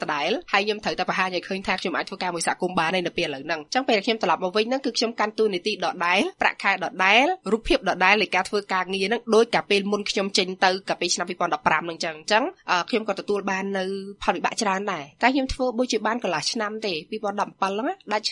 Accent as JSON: {"language": "Khmer", "town": "Kampong Som", "region": "Preah Sihanouk", "country": "Cambodia", "tie": "born or raised there", "also_born_or_lived": "Kandal", "said": "ខ្ញុំរៀនចប់ថ្នាក់ទី12នៅកំពង់សោម"}